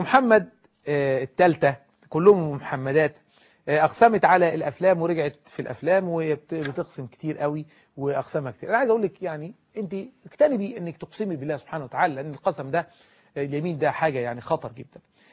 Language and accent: Arabic; Egypt; لان الشبكه معهود عندنا في مصر ان الشبكه ذهب